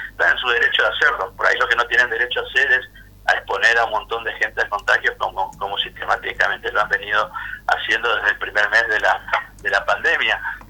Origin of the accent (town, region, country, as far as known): Argentina